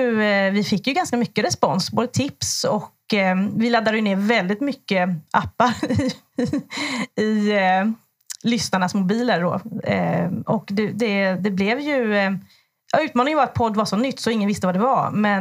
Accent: Småland, Sweden; jag är ju från Småland

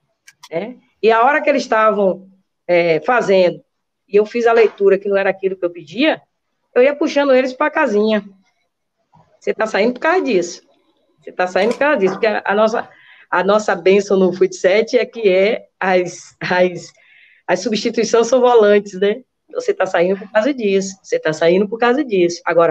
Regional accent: Camaçari, Bahia, Brazil; eu sou de Camaçari, que eu moro na Rua do Meio, número 39, Cleba

